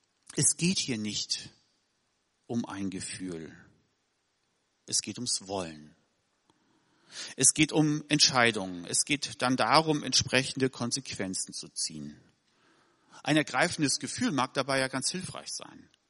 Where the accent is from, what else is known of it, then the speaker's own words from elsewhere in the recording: Germany; ich predige als Deutscher aus Jahrgang 71 im Westen aufgewachsen